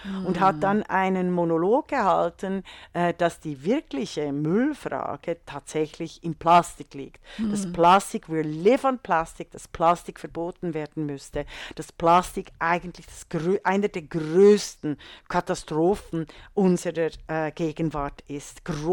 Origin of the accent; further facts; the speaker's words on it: Switzerland; now in Germany; als Schweizerin und jetzt deutsche Staatsbürgerin